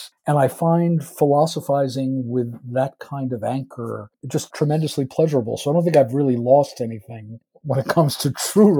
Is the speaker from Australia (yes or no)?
no; New York, United States; I'm from New York, so 1970 is a very long time ago.